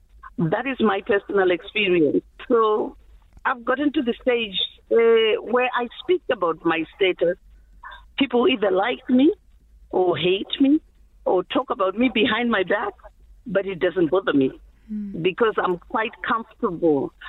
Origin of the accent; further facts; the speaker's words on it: Zimbabwe; I'm from Zimbabwe.